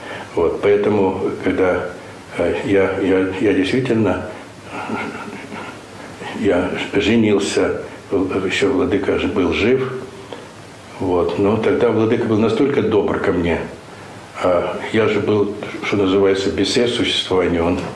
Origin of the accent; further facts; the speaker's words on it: Odesa, Odesa Oblast, Ukraine; Одессит. Потому что я с 1958 года, я одессит.